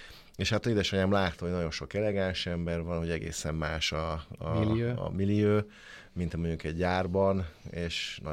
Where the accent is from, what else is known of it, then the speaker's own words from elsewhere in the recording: Hungary; Hát persze, mivel én Balatonon születtem.